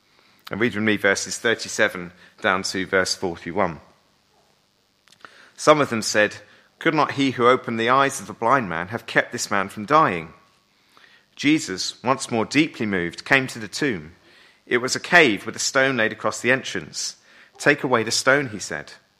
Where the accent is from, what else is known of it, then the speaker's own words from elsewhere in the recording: United Kingdom; sometimes I think as British people, with our tradition of the stiff upper lip